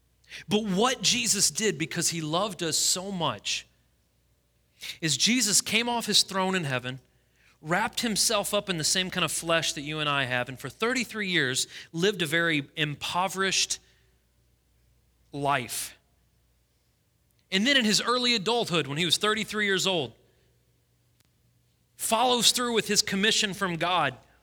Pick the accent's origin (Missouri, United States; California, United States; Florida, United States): Missouri, United States; St. Louis; born there; now in Tennessee, United States; I was born in St. Louis. My sister lives in Chicago. My dad was born in L.A. My mother was born in St. Louis. We've always lived in big cities until we moved to Tennessee.